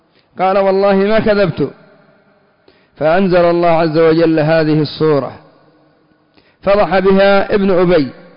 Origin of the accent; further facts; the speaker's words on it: Yemen; عندنا في اليمن يقولون صاحب التهمة رأسه يطن